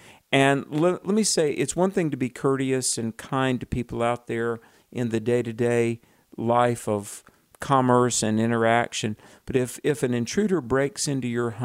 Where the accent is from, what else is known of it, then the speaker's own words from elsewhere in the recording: North Carolina, United States; We have a lot of great listeners around my home state of North Carolina.